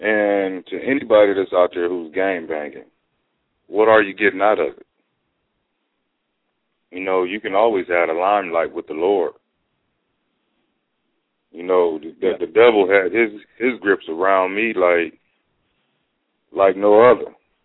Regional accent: Toledo, Ohio, United States; now in Dallas, United States; Toledo, Ohio.

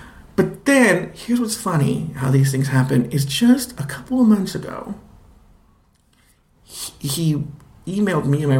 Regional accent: Los Angeles, California, United States; So I'm from Los Angeles originally.

